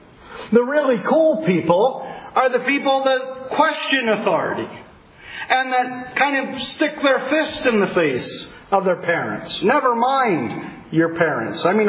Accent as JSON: {"language": "English", "town": "Philadelphia", "region": "Pennsylvania", "country": "United States", "said": "Oh, wait, but I'm from the Philadelphia area."}